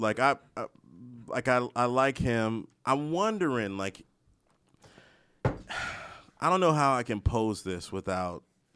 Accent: Maryland, United States; Sorry, I'm from Maryland, guys.

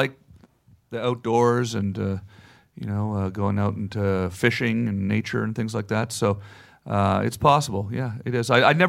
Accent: Canada; also born or lived in Los Angeles, United States; So I lived in Los Angeles. I'm from Canada. I lived in Los Angeles for 20 years

